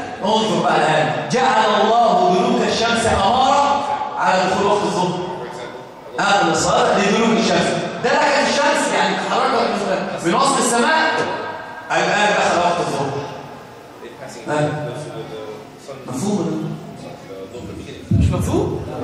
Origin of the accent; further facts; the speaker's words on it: Egypt; الوضع عندنا في مصر اي واحد كان بيفتح الدرج